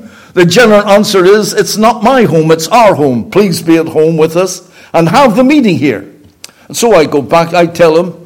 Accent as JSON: {"language": "English", "town": "Belfast", "region": "Northern Ireland", "country": "United Kingdom", "said": "Again, I say I came from Belfast, but I had to go to Brazil to learn that a hen only brings out its chickens after 21 days."}